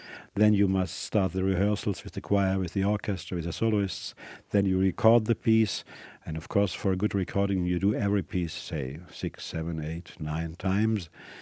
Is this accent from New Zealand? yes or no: no; Stuttgart, Baden-Württemberg, Germany; English is a second language; Stuttgart, which is my hometown in the south of Germany.